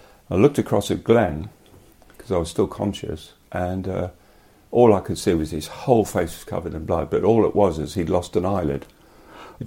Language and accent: English; South Africa; I grew up in South Africa, and you had to be 18 then to get a car licence.